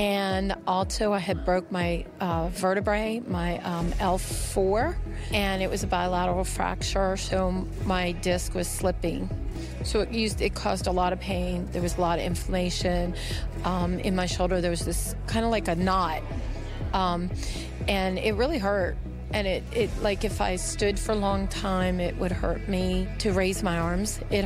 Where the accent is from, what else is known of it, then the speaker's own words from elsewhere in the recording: Luray, Virginia, United States; I come from Luray, Virginia.